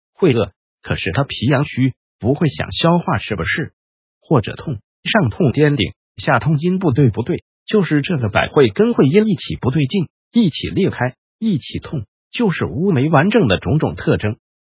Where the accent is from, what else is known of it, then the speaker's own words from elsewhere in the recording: Taiwan; 在我们台湾，关于厥阴病心理学的修道病太严重了，所以我们台湾人是已经完全没有精气了